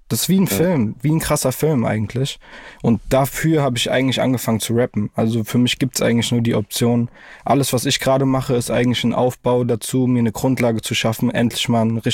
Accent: Frankfurt, Hesse, Germany; ich bin in der Nordweststadt groß geworden.

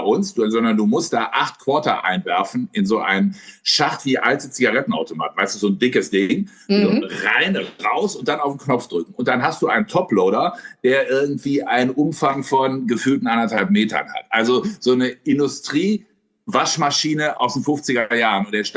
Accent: Cologne, North Rhine-Westphalia, Germany; Ich komme aus Köln, ich trinke nur Plörre

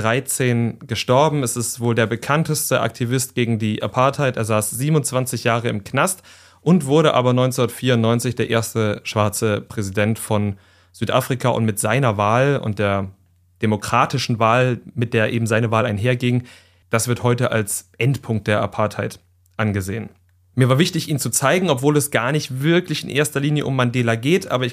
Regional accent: Thuringia, Germany; Ich bin ja in Thüringen aufgewachsen

